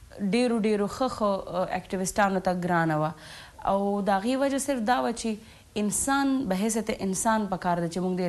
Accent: Peshawar, Khyber Pakhtunkhwa, Pakistan; زه پیدا شوې په پېښور کې یم،

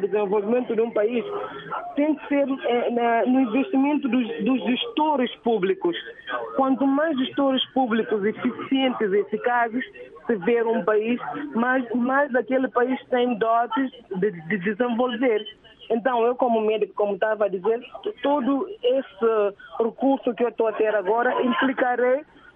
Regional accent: Guinea-Bissau; de 32 anos de idade, sou guineense e neste momento estou em Minnesota

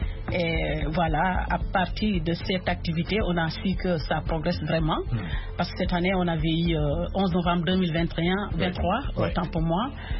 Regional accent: Senegal; Sénégalais voilà, qu'on a laissé chez nous au Sénégal avant de venir ici.

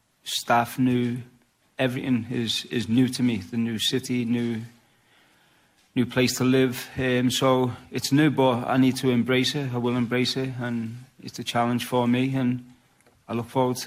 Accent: England, United Kingdom; I'm from England, I'm an England fan

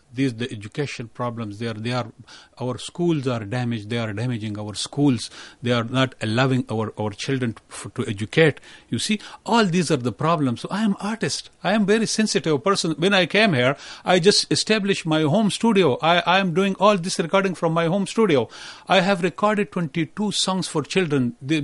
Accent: Khyber Pakhtunkhwa, Pakistan; moved away; I'm from Pakistan and from the province Khyber Pakhtunkhwa of Pakistan. I am Pashtun.

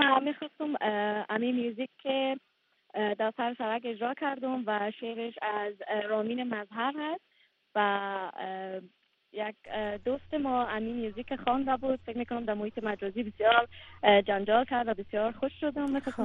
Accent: Afghanistan; در بند راک هستیم که کل ما افغان هستیم به نام

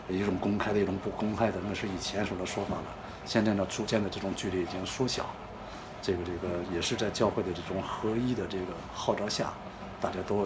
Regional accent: China; 咱们作为中国人来说表述我们的声音

